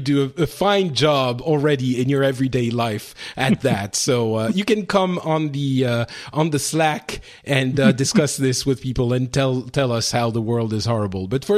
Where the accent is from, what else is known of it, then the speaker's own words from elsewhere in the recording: Paris, Île-de-France, France; I'm from Paris